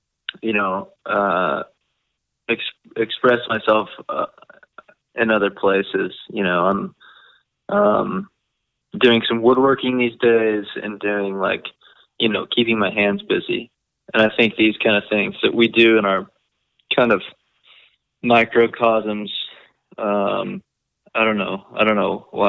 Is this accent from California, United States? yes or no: no; Houston, Texas, United States; Grew up in Houston, you know, went to college and graduated and moved up here to be with my girl.